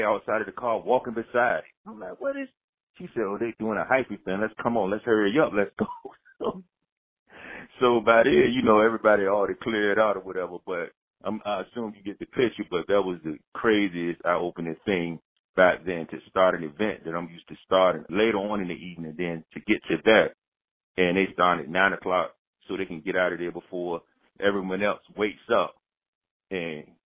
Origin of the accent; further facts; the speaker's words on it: Virginia, United States; I'm from Virginia, so I'm out there in Oakland because that's where she was from.